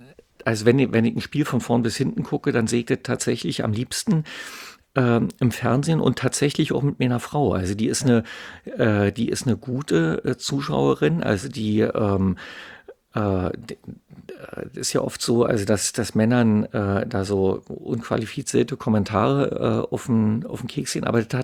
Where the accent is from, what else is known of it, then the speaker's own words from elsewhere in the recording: Berlin, Germany; Also ich jetzt hier als Berliner